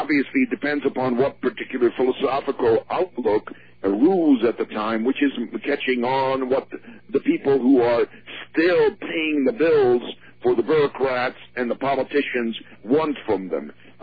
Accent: Hungary; moved away; I was born in Hungary, and I lived under Stalin's rule until 1953.

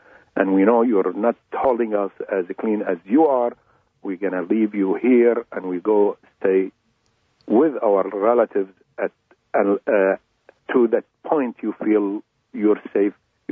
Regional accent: Najaf, Najaf Governorate, Iraq; I was born and raised in Najaf. Najaf is considered as a Shiite city, populated mostly by Shiites, but always there are a Christian here

